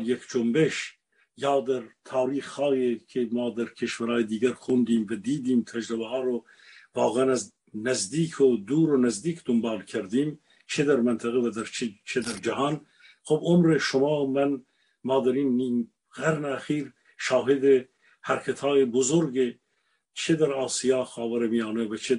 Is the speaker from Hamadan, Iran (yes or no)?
no; Rasht, Gilan, Iran; also born or lived in Tehran / Shiraz / Karaj; من 10 سال، 12 سال از عمرم رو از تقریبا آغاز دهه 50 تا سالهای 62-63 در تهران بودم و در خیلی از جاهای شهرهای دیگر ایران بودم، در شیراز بودم، در شهر خودم شهرستان رشت بودم، در کرج زندگی کردم.